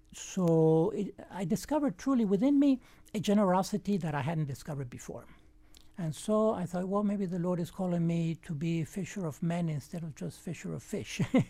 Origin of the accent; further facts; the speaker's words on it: Havana, Cuba; My brother and I, my family, we grew up in Cuba, next to the coastline in the outskirts of Havana.